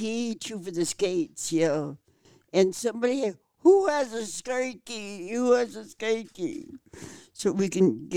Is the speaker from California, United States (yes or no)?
yes; San Francisco, California, United States; born there; I know about the Sunset, although I was born in the Market.